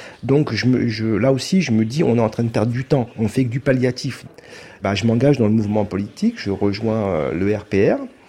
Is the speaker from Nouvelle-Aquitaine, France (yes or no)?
no; Maubeuge, Hauts-de-France, France; born there; mes parents donc, sont nés donc, en Algérie, en tous les cas pour mon père et ma mère, il n'y a aucun doute là-dessus. Moi en revanche, je suis né donc, en France, à Maubeuge, dans le nord de la France.